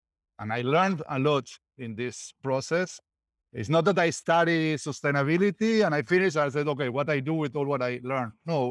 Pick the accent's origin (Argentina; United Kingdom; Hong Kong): Argentina; English is a second language; moved away as an adult; now in Israel; I come from Argentina. I'm living in Israel for 9 years.